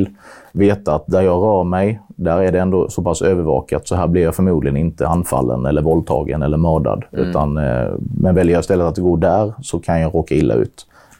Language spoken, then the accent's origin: Swedish; Sölvesborg, Blekinge, Sweden; Jag är från Sölvesborg.